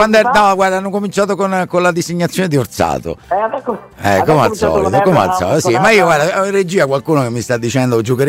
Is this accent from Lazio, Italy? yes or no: yes; Rome, Lazio, Italy; per noi nati e cresciuti a Roma è sempre una partita speciale, molto molto sentita.